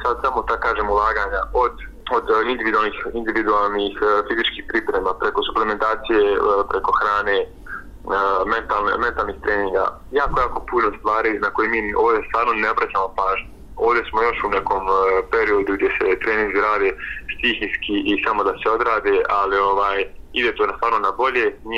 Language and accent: Bosnian; Bosnia & Herzegovina; Najveći ovdje problem kod nas u Bosni i Hercegovini